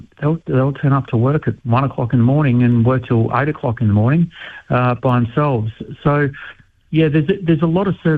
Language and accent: English; Ferntree Gully, Victoria, Australia; I grew up in Ferntree Gully, and we used to ride our bikes.